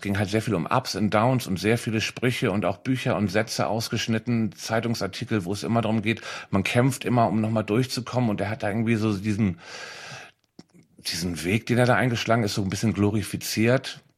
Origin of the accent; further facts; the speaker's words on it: Hamburg, Germany; mal was Geiles für Hamburg zu tun und irgendwas zu machen für meine Heimatstadt